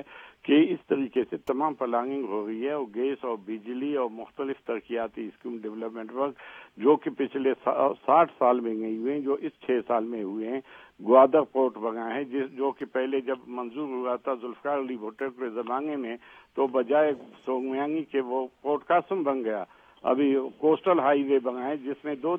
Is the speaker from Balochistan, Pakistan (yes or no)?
yes; Balochistan, Pakistan; ہم بھی بلوچستان سے تعلق ہے،